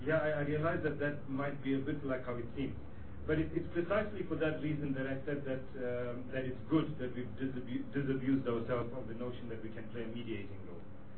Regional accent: South Africa; as the ANC, as the South African government, and I think as the South African people, we have a particular kind of commitment

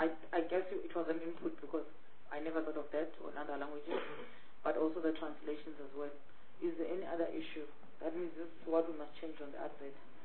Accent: Gauteng, South Africa; I'm from Gauteng

